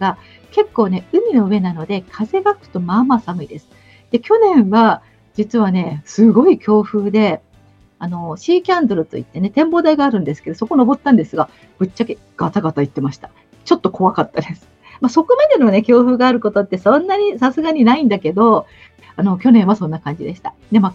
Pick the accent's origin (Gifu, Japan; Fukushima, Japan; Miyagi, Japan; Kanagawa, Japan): Kanagawa, Japan; Kamakura; 私、今、地元民じゃないですか、地元なんですね。私、鎌倉出身なので、江ノ島すごい近いので